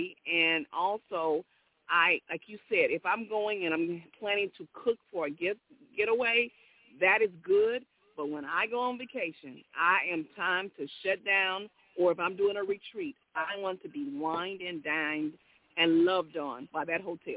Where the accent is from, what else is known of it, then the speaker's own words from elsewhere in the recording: California, United States; now in Texas, United States; And I live in Texas, and I'm originally from California.